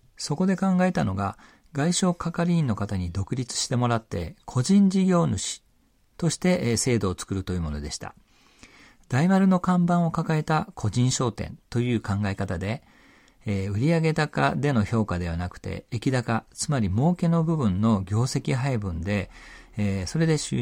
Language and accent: Japanese; Isahaya, Nagasaki, Japan; 私のふるさと長崎県諫早市